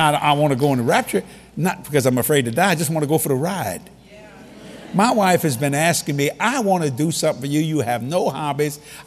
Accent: Louisiana, United States; See, I'm a Cajun from South Louisiana. That's my culture.

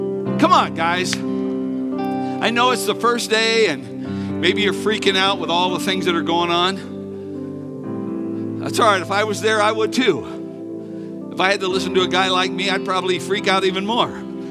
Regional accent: Sacramento, California, United States; also born or lived in Texas; When I moved to Texas from California to go to Bible college, I had a football takeover. I mean, I'm from the San Francisco area, well, Sacramento.

